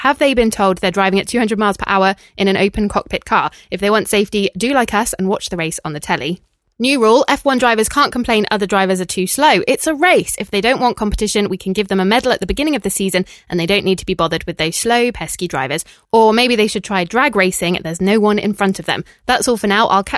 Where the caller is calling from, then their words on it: Saskatoon, Saskatchewan, Canada; Last time I wrote from Saskatoon, Saskatchewan. You got that pronunciation right.